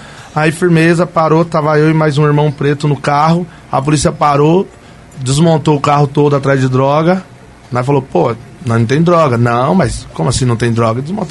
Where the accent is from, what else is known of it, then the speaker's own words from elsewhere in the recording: Curitiba, Paraná, Brazil; also born or lived in Salvador; quando a pessoa perguntava, de onde você é? E eu falava que era de Curitiba